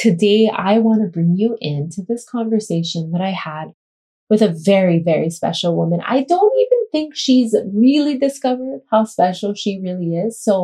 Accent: Kona, Hawaii, United States; So as you know, I'm from Kona. That's where my company Fuse Hawaii, born and raised.

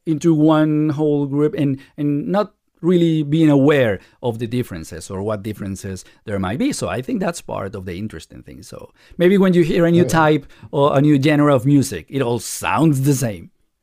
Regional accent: Venezuela; now in Spain; I was born in Venezuela, raised in Venezuela, and all my father's family was from Spain, from this part, Galicia, and my mother's side, all from Venezuela. So the pronunciation here in Spain is not foreign to me.

